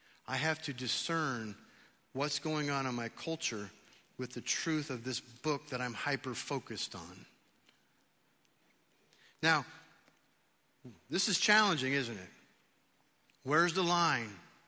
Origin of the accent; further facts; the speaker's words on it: San Fernando, California, United States; born there; Technically, I'm a baby boomer. I was born in San Fernando, California. I'm a male. I'm a 20th and 21st century American.